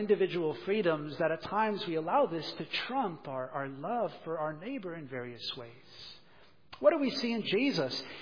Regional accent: United States; I'm American, so I could talk about the States a little bit.

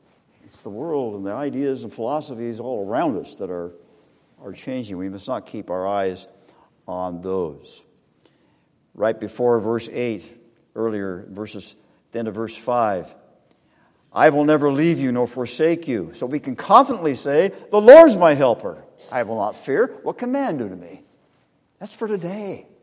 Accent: California, United States; I grew up in Southern California down near a peninsula called Palos Verdes Peninsula.

